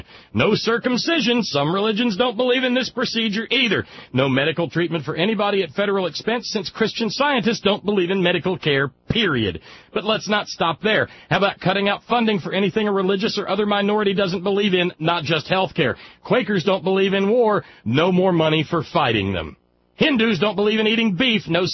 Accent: Alabama, United States; But I know at least the Southern Baptists back where I grew up in Alabama's 5th District

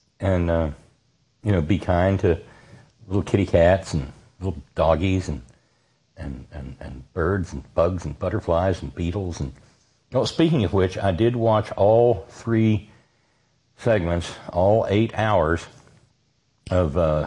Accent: West Virginia, United States; I'm from West Virginia, and we're not like those people.

